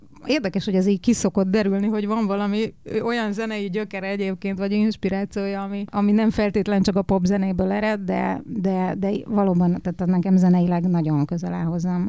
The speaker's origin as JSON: {"language": "Hungarian", "country": "Hungary", "said": "ha én magyarnak születtem, annak oka"}